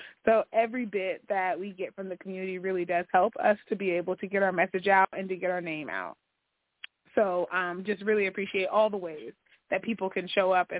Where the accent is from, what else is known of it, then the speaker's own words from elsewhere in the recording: Pittsburgh, Pennsylvania, United States; now in Sacramento, United States; I'm from Pittsburgh, but Sacramento really raised me into adulthood because I've been here my whole adult life.